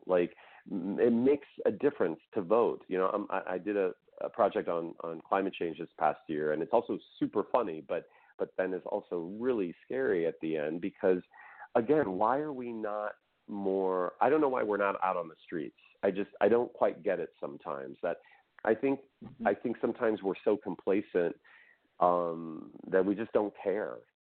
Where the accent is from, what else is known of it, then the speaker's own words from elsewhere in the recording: Midwest, United States; it's a short story based on my life as a young gay boy growing up in the Midwest.